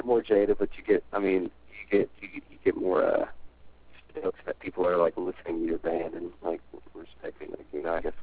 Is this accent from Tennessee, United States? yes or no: yes; Knoxville, Tennessee, United States; because we're from Knoxville, Tennessee. No label executive is going to come out to fucking bumfuck Tennessee to see a band, you know?